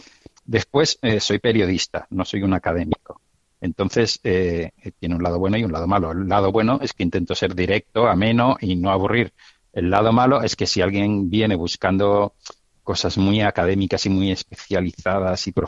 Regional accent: Barcelona, Catalonia, Spain; now in Madrid, Spain; vine a Madrid porque hice unos artículos sobre Tolkien y la fe. Y yo soy de Barcelona.

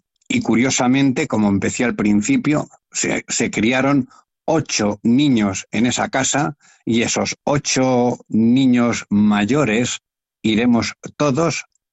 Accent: Villarejo de Salvanés, Community of Madrid, Spain; Porque es que yo soy también de Villarejo de Salvanés.

